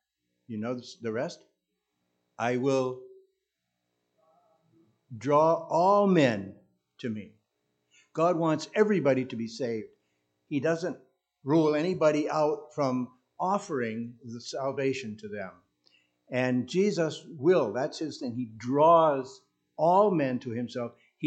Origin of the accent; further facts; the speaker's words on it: Grand Rapids, Michigan, United States; I grew up in Grand Rapids, Michigan. That's home base for the Christian Reformed Church.